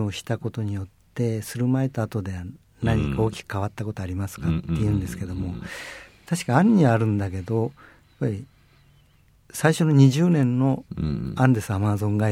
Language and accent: Japanese; Tokyo, Japan; 東京生まれで東京育ちで東京の下町の一番東京で一番ゴミゴミした人口密度が高いところで生まれたんですけども